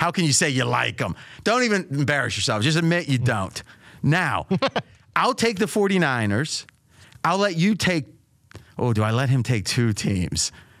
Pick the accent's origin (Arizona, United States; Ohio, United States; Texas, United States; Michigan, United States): Ohio, United States; I grew up in Ohio. They just laughed.